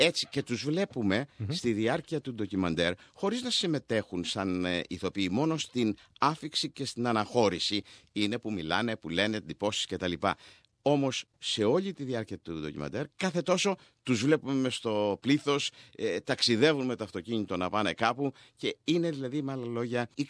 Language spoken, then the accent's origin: Greek; Ionian Islands, Greece; παρότι είμαι Κεφαλονίτης, δεν τα ήξερα.